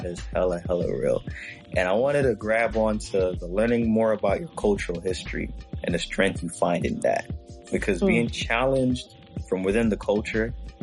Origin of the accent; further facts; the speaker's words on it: Jamaica; so as like a Jamaican person, I'm like, yeah, like they're from here.